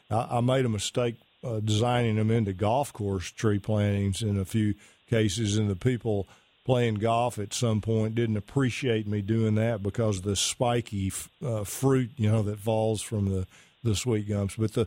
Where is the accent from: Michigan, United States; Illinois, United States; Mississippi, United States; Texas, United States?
Texas, United States; Pittsburg; I'm from Pittsburgh, Texas, you know, the sandy acid soils over there, same as Sulphur Springs has.